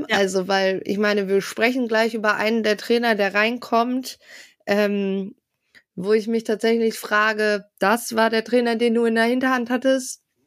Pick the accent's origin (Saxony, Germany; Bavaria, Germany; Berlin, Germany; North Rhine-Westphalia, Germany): North Rhine-Westphalia, Germany; Bielefeld; wir als Bielefelder sagen